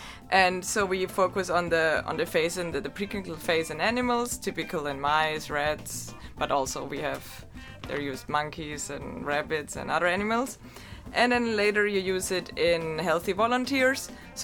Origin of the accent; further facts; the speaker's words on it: Germany; English is a second language; I'm from Germany, so I was doing my bachelor and my master's in Germany, already both in biostatistics at the University of Ulm. So it's in the south of Germany between Stuttgart and Munich